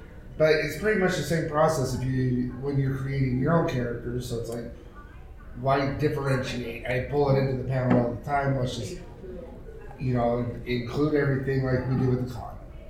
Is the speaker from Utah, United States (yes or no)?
yes; Utah, United States; I'm from Utah, so I don't like to do the full drive. I'm half hour north of Salt Lake